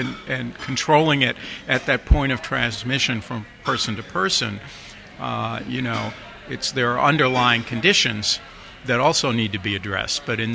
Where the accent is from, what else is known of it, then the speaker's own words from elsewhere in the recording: Arlington, Virginia, United States; I'm actually from Virginia, and I went to school. I went to legally segregated schools in Arlington.